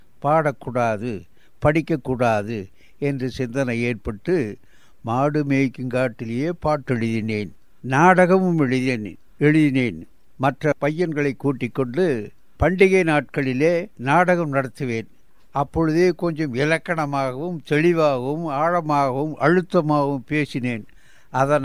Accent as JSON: {"language": "Tamil", "town": "Pattanam", "region": "Tamil Nadu", "country": "India", "tie": "born or raised there", "said": "கோவை மாவட்டம் ஒண்டிபுதூர் அருகிலே உள்ள பட்டணம் கிராமத்தில் நான் பிறந்து ஓரளவு பள்ளிக்கு சென்று 5வது வகுப்பு வரைதான் படித்தேன்"}